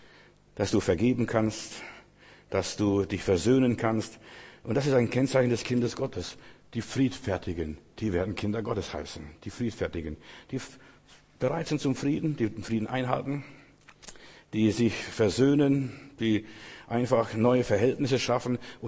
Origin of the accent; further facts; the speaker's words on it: Klaipėda County, Lithuania; bei uns nach dem Krieg, wo ich groß geworden bin in Memeland, da gab es so viel Trümmer